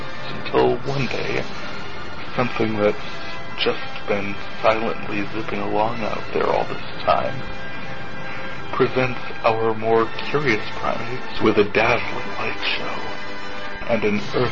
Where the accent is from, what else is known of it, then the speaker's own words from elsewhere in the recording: North Dakota, United States; I am from North Dakota, where this past week we were thankful for, oh, lots of things.